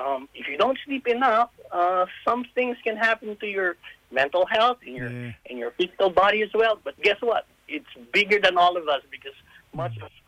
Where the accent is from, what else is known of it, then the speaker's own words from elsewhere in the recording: Philippines; now in Australia; Yeah, I'm from the Philippines. We came here like 4 years ago.